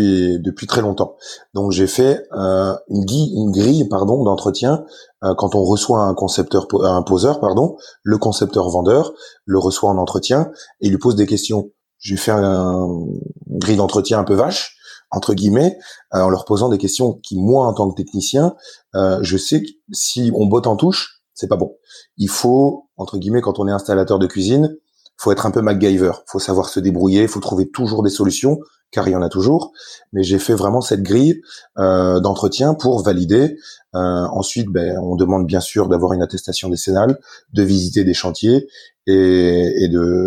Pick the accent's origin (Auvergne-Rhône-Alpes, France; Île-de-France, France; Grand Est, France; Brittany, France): Grand Est, France; Moi, comme je vous l'ai dit, je suis lorrain